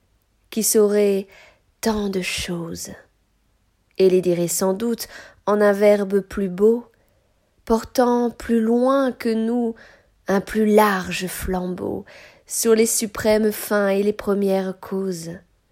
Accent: Belgium; car je suis belge, mais rassurez-vous, je ferai un effort.

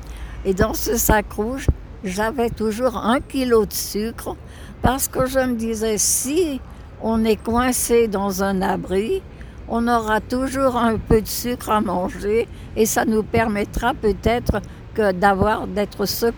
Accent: Lyon, Auvergne-Rhône-Alpes, France; Je suis née à Lyon et je mourrai à Lyon.

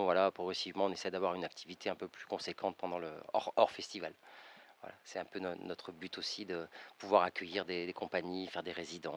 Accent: Grenoble, Auvergne-Rhône-Alpes, France; dans des MJC à Grenoble, parce que je viens de Grenoble.

